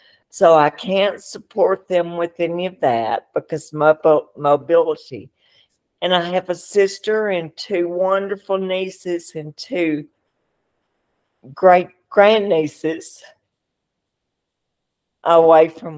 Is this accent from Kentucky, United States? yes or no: yes; Kentucky, United States; now in Memphis, United States; I'm actually from Kentucky.